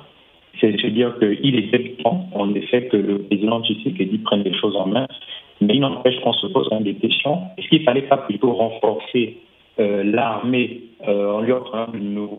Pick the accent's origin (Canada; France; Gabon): Gabon; Bon, avec d'autres regards en tant que Gabonais